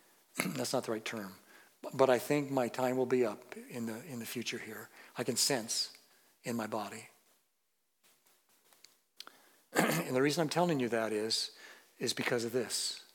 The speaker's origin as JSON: {"language": "English", "town": "Packwood", "region": "Washington", "country": "United States", "tie": "born or raised there", "said": "And they were in my hometown, Packwood."}